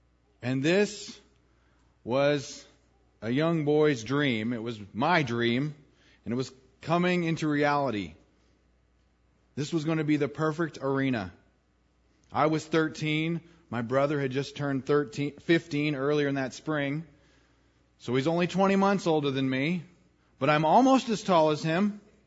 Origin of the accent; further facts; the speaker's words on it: Wyoming, United States; Remember, I'm from Wyoming.